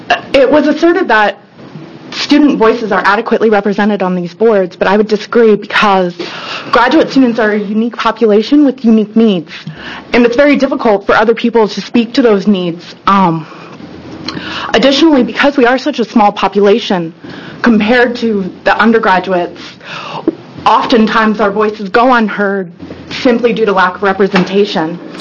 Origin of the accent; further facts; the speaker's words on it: Philomath, Oregon, United States; I'm from Philomath in Benton County.